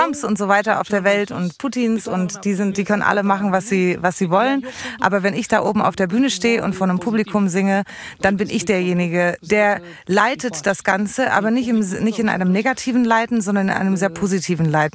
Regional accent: Ploiești, Prahova, Romania; also born or lived in Bucharest; now in Sibiu, Romania; Ich komme eigentlich gar nicht aus Hermannstadt, sondern ich komme eigentlich aus Bukarest, bin dort geboren und bin in Ploiești aufgewachsen, das ist ganz in der Nähe von Bukarest, in einem Zentrum dort.

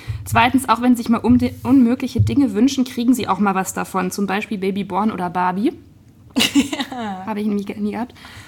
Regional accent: Bad Mergentheim, Baden-Württemberg, Germany; das gab es ja bei uns in Bad Mergentheim nicht

